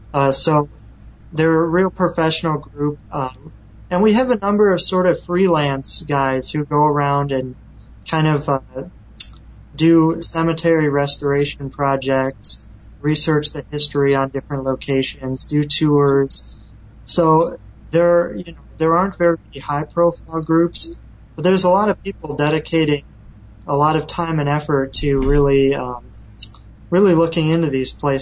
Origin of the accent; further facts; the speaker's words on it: Des Plaines, Illinois, United States; also born or lived in Chicago; now in Rockford, United States; Yes, I was born in Chicago. I was raised there for about 4 years, and then my parents moved out to Des Plaines, Illinois, which is a suburb by O'Hare Airport.